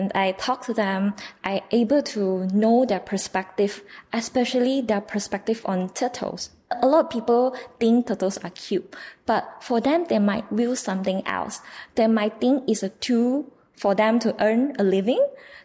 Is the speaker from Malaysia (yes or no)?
yes; Malaysia; from Malaysia.